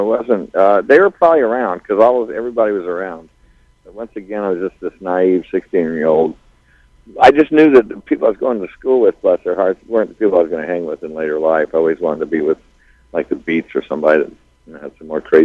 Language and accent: English; Palo Alto, California, United States; I grew up in Palo Alto.